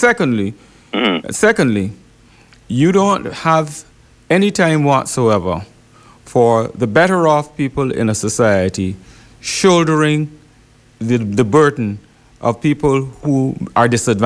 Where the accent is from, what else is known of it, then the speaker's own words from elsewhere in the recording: Barbados; I grew up in the Barbados